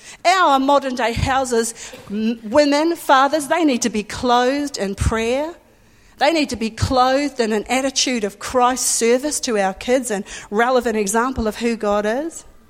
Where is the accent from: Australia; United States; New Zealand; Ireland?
New Zealand; because I come from New Zealand, the land of sheep.